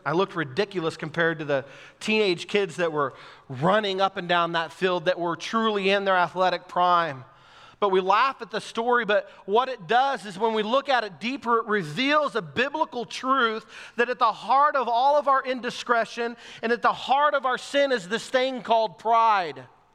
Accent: Texas, United States; I grew up in Texas and played a little something called Texas high school football. And we play real football in Texas.

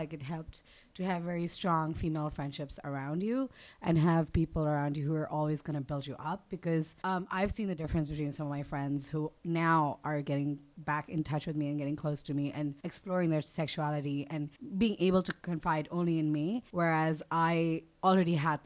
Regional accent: Pakistan; also born or lived in Dubai, United Arab Emirates; now in Toronto, Canada; I grew up half in Pakistan and half in Dubai. And I now am in Toronto. I've been here for like 10 months now.

